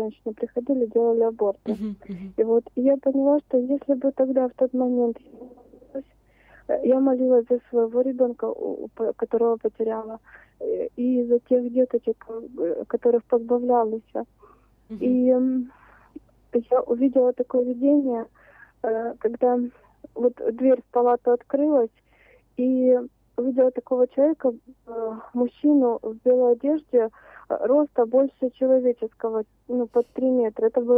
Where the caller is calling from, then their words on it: Dnipro, Dnipropetrovsk Oblast, Ukraine; я із Дніпра, парафія Святого Йосипа.